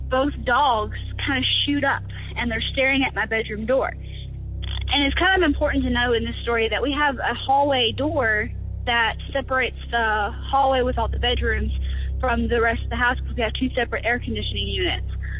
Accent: Louisiana, United States; Hi, Tony. … I'm from North Louisiana.

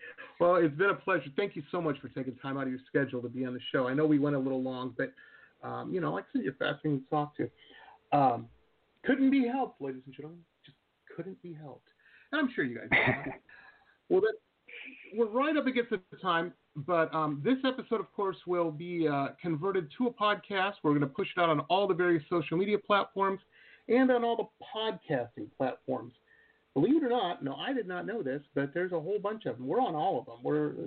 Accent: Detroit, Michigan, United States; We've got a really interesting singer-songwriter coming on from my hometown of Detroit.

